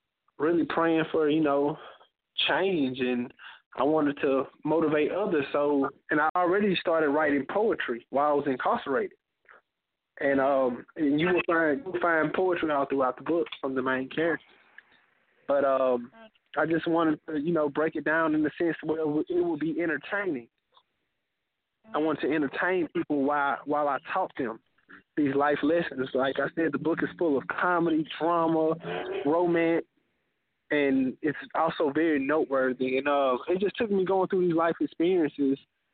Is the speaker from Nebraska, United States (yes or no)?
no; Mobile, Alabama, United States; I'm 23 years old. I'm from Mobile, Alabama. I have a lot of influence from California because a lot of my family is actually from Inglewood and the Watts area.